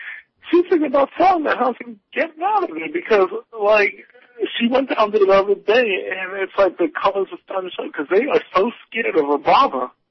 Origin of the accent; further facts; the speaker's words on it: New York City, New York, United States; growing up around here, growing up in New York City, I've experienced the 80s with the crack epidemic and all that.